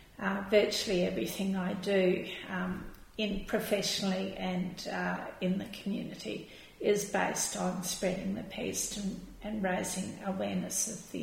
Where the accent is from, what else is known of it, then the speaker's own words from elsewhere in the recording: Adelaide, South Australia, Australia; I come from a Australian family. I was brought up in Australia. I studied high school in Adelaide.